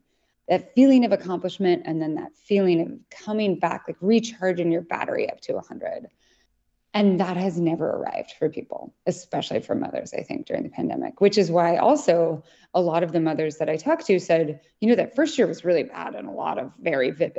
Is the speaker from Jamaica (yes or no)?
no; Idaho, United States; It's set in Boise, Idaho, and I'm from Idaho, and so I paid a lot of attention during the pandemic for specifically what was happening in the state